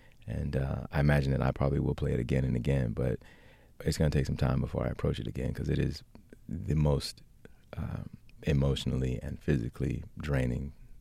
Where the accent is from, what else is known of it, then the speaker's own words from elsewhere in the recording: Alabama, United States; I'm from Alabama and I went to college in Florida.